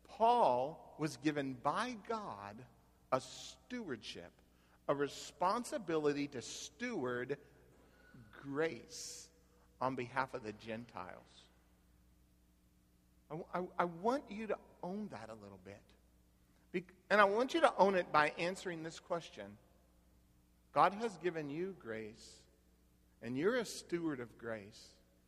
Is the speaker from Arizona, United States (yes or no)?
yes; Phoenix, Arizona, United States; I go, yeah, I know. I'm from Phoenix.